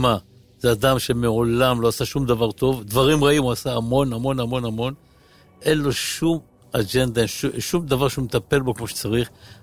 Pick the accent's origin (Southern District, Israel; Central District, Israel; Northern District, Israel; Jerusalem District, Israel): Southern District, Israel; Ashkelon; הרבה שנים, נולדתי באשקלון.